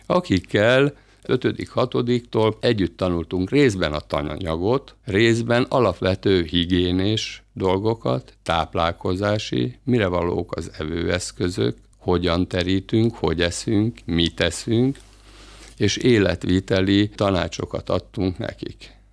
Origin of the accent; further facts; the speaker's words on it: Mátészalka, Szabolcs-Szatmár-Bereg, Hungary; Én Szabolcs megyéből származom, szüleim, édesanyám és édesapám is nyírbátoriak, ott is ismerkedtek meg, és 57-ben kerültünk Máté Szalkára, és ott jártam az általános iskolát.